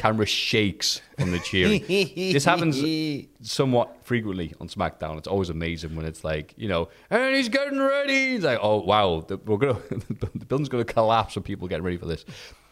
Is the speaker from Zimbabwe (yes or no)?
yes; Zimbabwe; By the way, I'm from Zimbabwe.